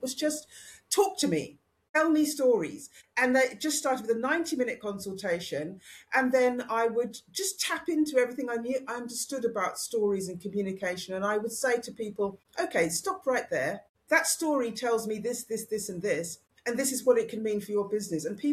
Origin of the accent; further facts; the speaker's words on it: United Kingdom; moved away; being British